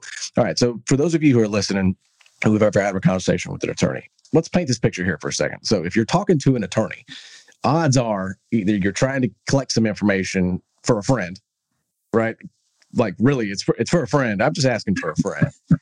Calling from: Texas, United States; I'm calling you from Texas.

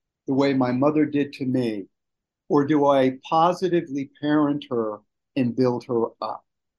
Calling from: Washington, District of Columbia, United States; So I'm coming from Washington, D.C., which is just beautiful today.

